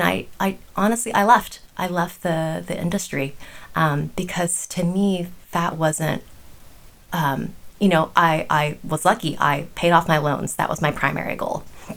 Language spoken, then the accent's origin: English; United States; I grew up in the States.